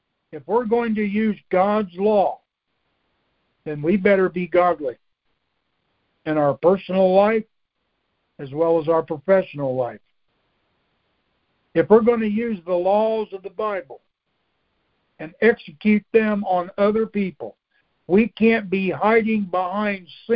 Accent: Marion, United States; My hometown, Beth's and I's, back, I don't know what it was, 12, 15 years ago, we had a mayor of Marion

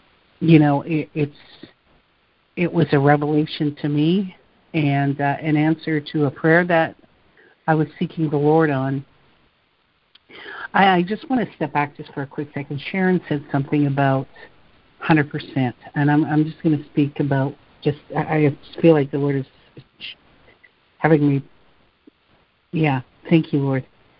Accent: Saskatchewan, Canada; born there; I was born up in Saskatchewan, northern Saskatchewan, the reservation that I was born on. Did not grow up there, but where I was born on, is called Thunder Child First Nation.

